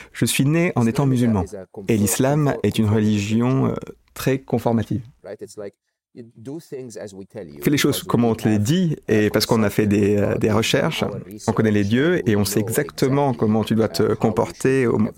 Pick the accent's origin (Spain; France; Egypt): Egypt; j'écrivais qu'en grandissant en Égypte, même si on n'avait pas la sécurité sociale, les assurances de santé